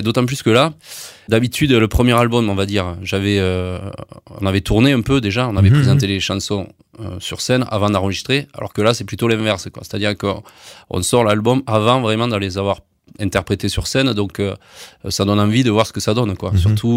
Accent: Occitanie, France; Alors, j'ai passé mon enfance aux 4 saisons

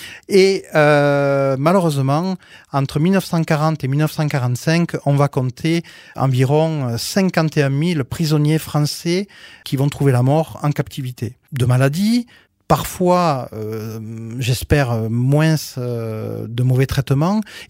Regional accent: Occitanie, France; accent: Aveyron; Ça fait presque un petit peu peur, voilà, avec mon bon accent aveyronnais.

